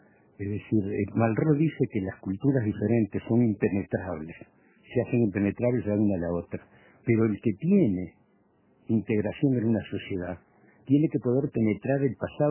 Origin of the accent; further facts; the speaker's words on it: Montevideo, Uruguay; Yo soy del Prado, ahora digo Malvin, pero soy del Prado.